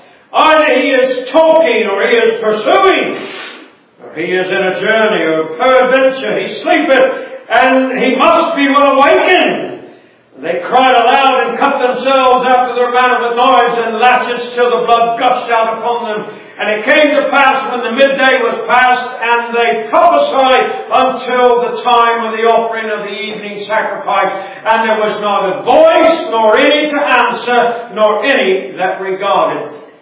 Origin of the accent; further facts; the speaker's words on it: Papua New Guinea; Growing up in New Guinea and having a farming, agricultural background, I was always interested in what that meant.